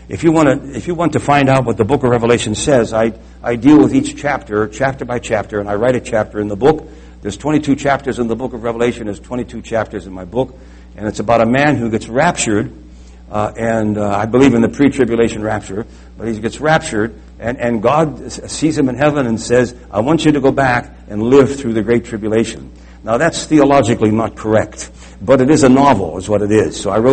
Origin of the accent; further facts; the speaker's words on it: United States; born there; I'm glad I was born here in America. My parents and my family, on both sides of my family, all came from Italy. I was born here in the States.